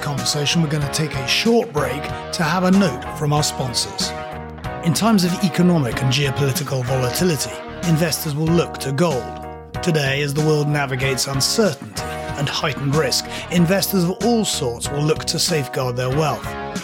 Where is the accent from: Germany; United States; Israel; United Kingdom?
United Kingdom; I'm British, we're here in Berlin.